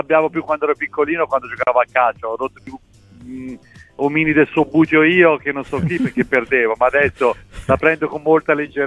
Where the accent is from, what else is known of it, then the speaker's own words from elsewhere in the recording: Sicily, Italy; born there; Noi siamo nati in Sicilia, quindi sì. siamo più dal mare che da montagna.